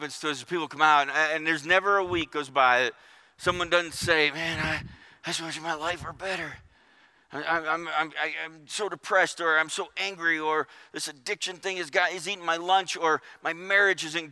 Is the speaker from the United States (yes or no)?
yes; New York, United States; I'm from New York. I'm used to rude.